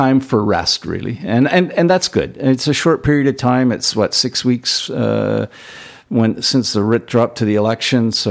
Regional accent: Revelstoke, British Columbia, Canada; I feel very fortunate growing up in Revelstoke.

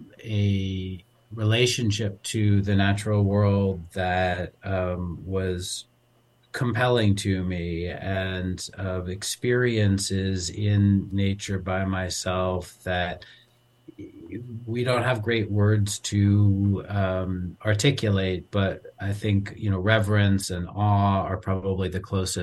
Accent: Boston, Massachusetts, United States; Well, I grew up right smack in the middle of a pretty urban area in Boston, went to the Bosto

